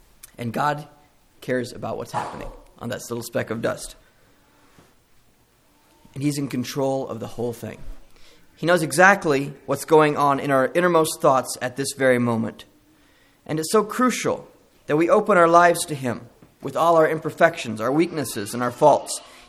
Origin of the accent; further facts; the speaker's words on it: Missouri, United States; I'm from Missouri, and we have, I think it's a pretty state, but it doesn't quite compare with out here